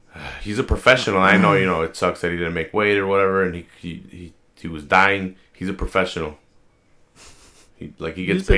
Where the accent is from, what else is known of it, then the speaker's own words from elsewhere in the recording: Chicago, Illinois, United States; We're from Southside Chicago.